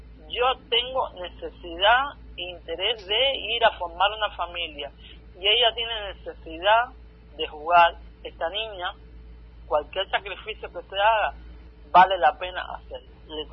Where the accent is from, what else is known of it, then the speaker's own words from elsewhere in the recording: San Luis, Cuba; Siempre tuve presente que yo era sanluisera, que de mi pueblo, todas nosotros las mujeres éramos muy decididas y muy valientes.